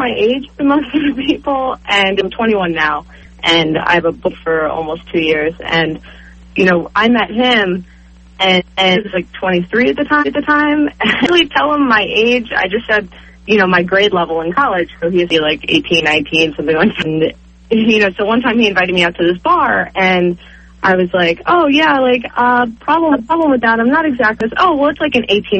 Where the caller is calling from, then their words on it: Baltimore, Maryland, United States; from Baltimore.